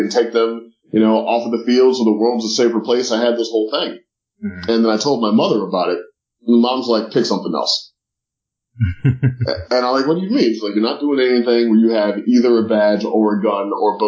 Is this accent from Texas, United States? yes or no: no; St. Louis, Missouri, United States; I mean, I was growing up in St. Louis, Missouri, where everything is kind of charted out for you.